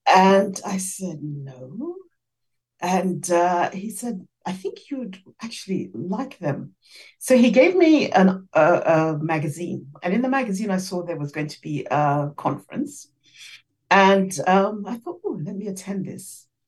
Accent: Malawi; born there; Well, many moons ago, I was born in Malawi.

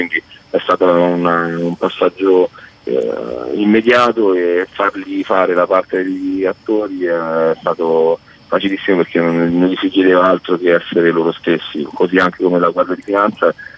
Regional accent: Frascati, Lazio, Italy; Sì, sono di Frascati, sto appoggiato là.

